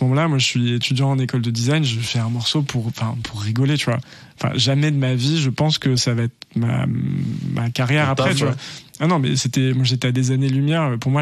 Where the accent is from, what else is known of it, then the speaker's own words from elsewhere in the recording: Annecy, Auvergne-Rhône-Alpes, France; j'ai grandi dans à Annecy, une petite ville dans les Alpes où on parle pas vraiment de musique.